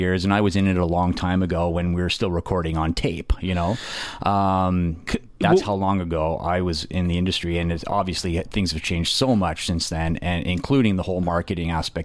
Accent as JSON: {"language": "English", "town": "Montreal", "region": "Quebec", "country": "Canada", "tie": "born or raised there", "said": "So I grew up in Montreal"}